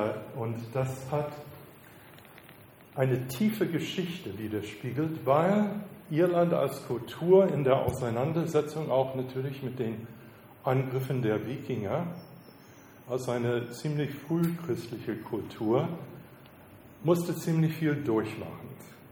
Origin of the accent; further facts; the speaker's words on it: United States; ich bin Amerikaner